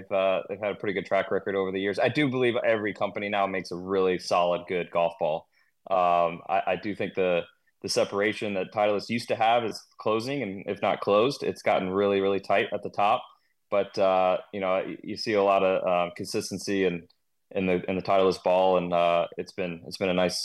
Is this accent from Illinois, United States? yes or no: no; St. Louis, Missouri, United States; I grew up in St. Louis, and his dad and my dad were good pals playing at, of course, Whitmore in St. Louis.